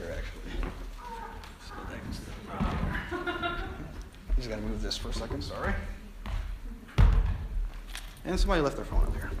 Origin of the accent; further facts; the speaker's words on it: St. Croix, U.S. Virgin Islands; moved away; So I come from St. Croix, a place called Santa Cruz, right next to Puerto Rico.